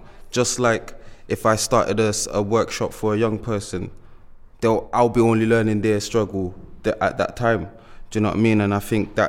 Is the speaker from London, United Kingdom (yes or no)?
yes; London, United Kingdom; now in Bristol, United Kingdom; because I'm from London, you know